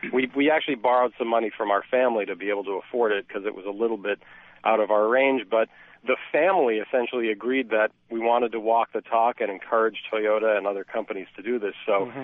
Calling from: Concord, Massachusetts, United States; I'm calling from Concord, Mass.

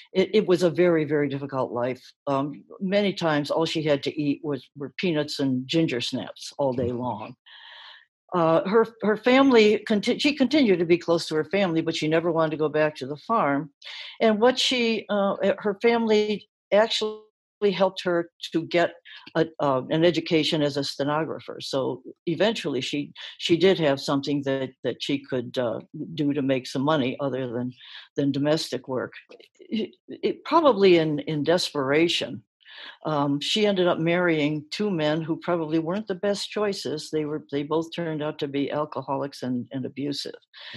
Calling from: Chardon, Ohio, United States; Well, we're in the Cleveland area. It's actually a town called Chardon, Ohio

